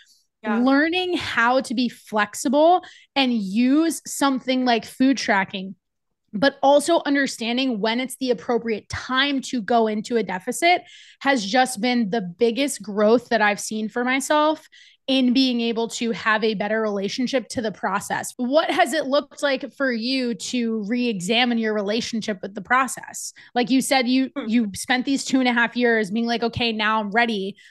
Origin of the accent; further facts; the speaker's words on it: New Jersey, United States; That's just like, I'm from New Jersey. And this is how I dress.